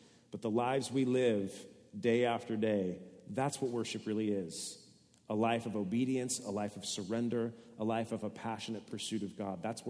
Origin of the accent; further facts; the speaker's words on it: United States; I'm an American. I don't belong to anyone.